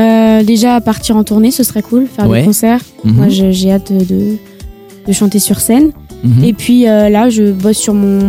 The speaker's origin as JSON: {"language": "French", "region": "Bourgogne-Franche-Comté", "country": "France", "said": "je rentre souvent chez moi en Bourgogne"}